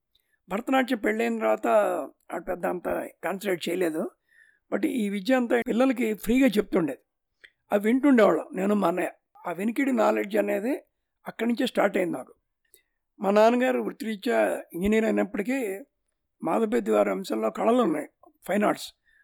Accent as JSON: {"language": "Telugu", "town": "Tenali", "region": "Andhra Pradesh", "country": "India", "tie": "born there", "said": "నేను పుట్టింది 1951 September 8 తెనాల్లో పుట్టాను. తెనాల్ దగ్గర బ్రాహ్మణ కోడూరు … స్వగ్రామం."}